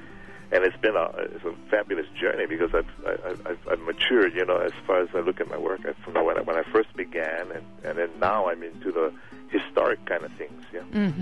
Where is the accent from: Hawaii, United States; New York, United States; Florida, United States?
Hawaii, United States; Aliamanu; I thought I grew up in the Aliamanu, Salt Lake area, and some of the good rock bands back then in Hawaii came from Radford High School